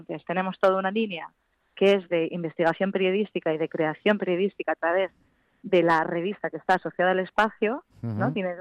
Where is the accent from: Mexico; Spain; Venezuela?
Spain; Yo soy española